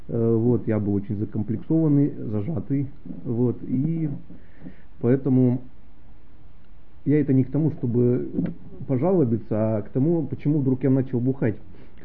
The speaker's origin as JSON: {"language": "Russian", "town": "Tobolsk", "region": "Tyumen Oblast", "country": "Russia", "tie": "born or raised there", "said": "Детство прошло в Тобольске. Это город с такими еще со времен Российской империи тюремно-каторжанскими традициями."}